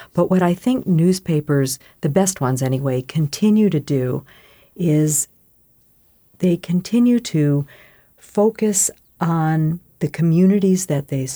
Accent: Michigan, United States; I mean, I'm from Michigan. Okay, that was one of the key states in this last election.

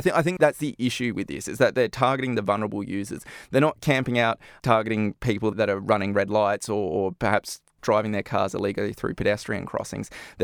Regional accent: Australia; in my home country in Australia

